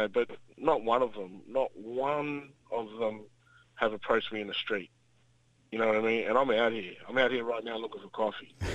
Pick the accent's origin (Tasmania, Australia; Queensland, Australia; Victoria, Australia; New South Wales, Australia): Victoria, Australia; Shepparton; I'm from Shepparton, Victoria, man